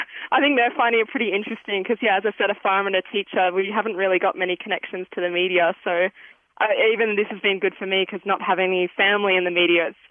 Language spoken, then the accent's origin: English; Glen Innes, New South Wales, Australia; Yeah, well, I'm actually from Glen Innes. I'm from a sheep and cattle farm just north of Glen, around Dundee. I've been in Glen my whole life. My dad's a farmer here and my mum's a teacher.